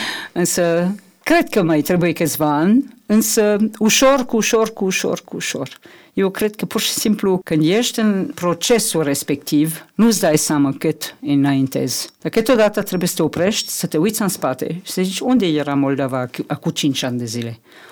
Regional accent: France; Romanian is a second language; eu sunt franțuzoaică.

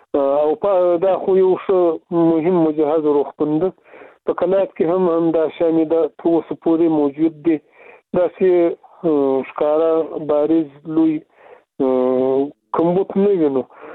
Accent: Afghanistan

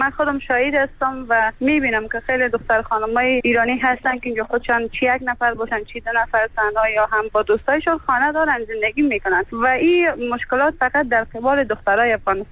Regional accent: Afghanistan; moved away; من از افغانستان آمدم، در اول یک ماهی خانه فامیلا بودم

